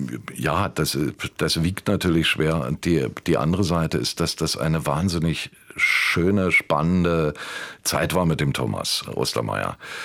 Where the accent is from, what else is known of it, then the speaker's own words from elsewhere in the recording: Berlin, Germany; weil ich bin ja am Prenzlauer Berg aufgewachsen